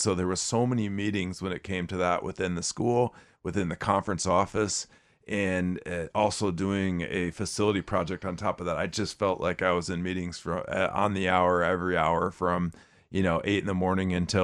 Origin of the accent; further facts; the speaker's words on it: Iowa, United States; And I grew up in Iowa, and they still have summer high school baseball in Iowa.